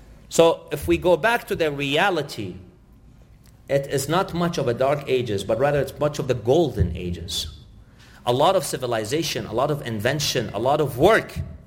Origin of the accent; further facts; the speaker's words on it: Canada; In fact, I come from Canada.